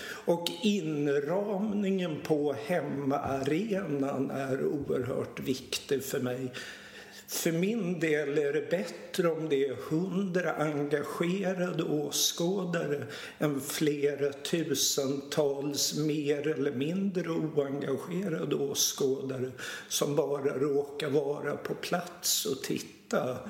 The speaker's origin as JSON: {"language": "Swedish", "town": "Stockholm", "region": "Stockholm County", "country": "Sweden", "tie": "born or raised there", "said": "Eftersom jag är född och uppvuxen på Östermalm, ett kvarter ifrån stadion."}